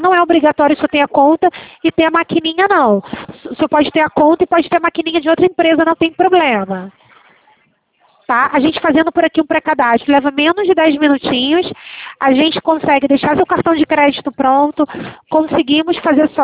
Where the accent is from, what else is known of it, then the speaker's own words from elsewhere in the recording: Rio de Janeiro, Brazil; eu sou do Rio de Janeiro